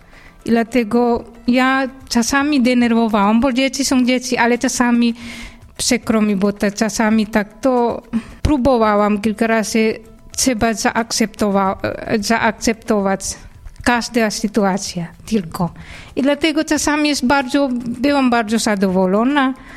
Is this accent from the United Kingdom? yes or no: no; Indonesia; Polish is a second language; now in Poland; z Indonezji. Tutaj w Polsce na razie ja pracuję tam w domu dla dzieci.